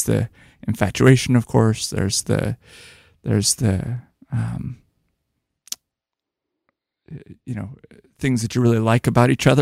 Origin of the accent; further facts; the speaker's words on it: California, United States; I grew up in a tiny little town in Northern California.